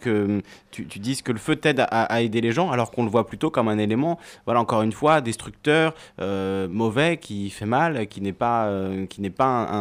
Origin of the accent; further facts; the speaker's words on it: Corsica, France; Moi-même, je suis corse, et en Corse, pour la Saint-Jean, on dresse